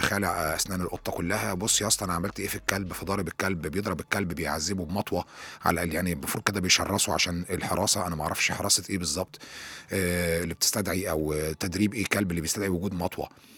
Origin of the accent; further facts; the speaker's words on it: Egypt; ربنا إن شاء الله يعيد العيد علينا جميعا كمصريين بالخير واليمن والبركات.